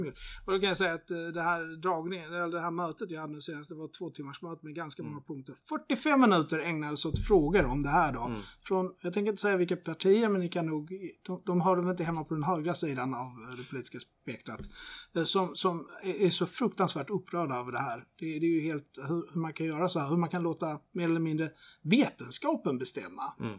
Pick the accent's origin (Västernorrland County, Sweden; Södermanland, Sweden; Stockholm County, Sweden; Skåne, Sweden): Skåne, Sweden; som skåning känner man ju ibland väldigt mycket som dansk, kan jag säga.